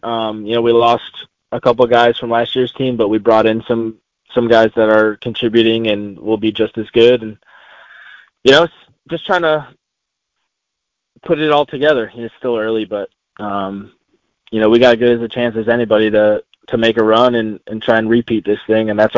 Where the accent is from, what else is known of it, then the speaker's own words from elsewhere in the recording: Michigan, United States; now in Fargo, United States; I'm up in Fargo from Michigan.